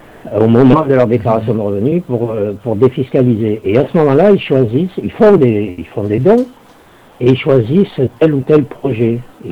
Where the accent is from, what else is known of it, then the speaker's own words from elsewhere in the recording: Nouvelle-Aquitaine, France; mais dans cette partie du Périgord blanc, on est un peu déshérité